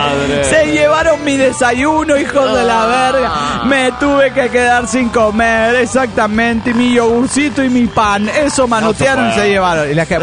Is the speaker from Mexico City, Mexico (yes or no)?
yes; Mexico City, Mexico; del DF mexicano.